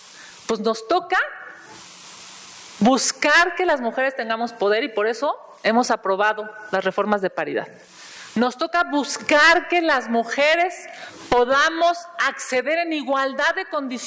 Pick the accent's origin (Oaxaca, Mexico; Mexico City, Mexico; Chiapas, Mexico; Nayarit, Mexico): Mexico City, Mexico; Quienes somos de la Ciudad de México estamos viviendo un nivel brutal de desapariciones de mujeres.